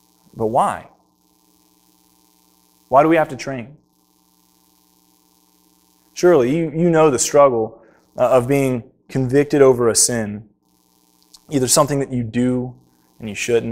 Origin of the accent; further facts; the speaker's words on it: United States; I am an American. That doesn't necessarily make me a patriotic American, though I am. Go USA, right?